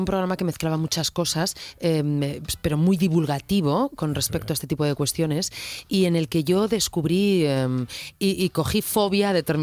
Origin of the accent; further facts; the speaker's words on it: Salas, Asturias, Spain; also born or lived in Oviedo; Yo justo a los 14 años me fui de mi pueblo, Salas, un pequeño pueblo de 1000 habitantes, a estudiar ya segundo de BUP a Oviedo, que era la gran ciudad por aquel entonces, ¿no? Parece que no, pero yo tengo 45